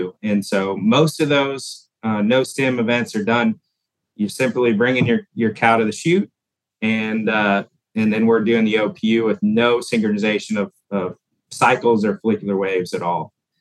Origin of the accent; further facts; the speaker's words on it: Creston, Iowa, United States; I'm originally from Southwest Iowa. I grew up on a cattle and crop farm there in Creston.